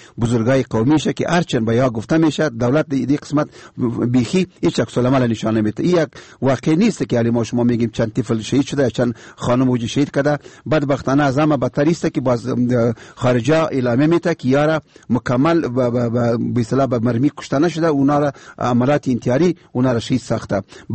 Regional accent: Afghanistan; اما میایم به عنوان یک افغان

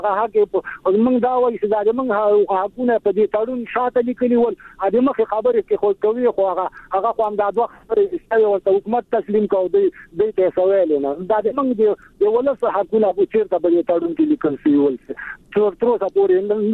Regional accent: Afghanistan; زه یو افغان یم

